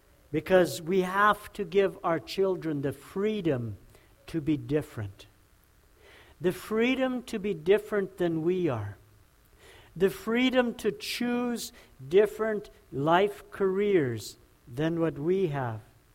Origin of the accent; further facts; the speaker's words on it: Manitoba, Canada; I remember growing up in Manitoba when I started working the field at first.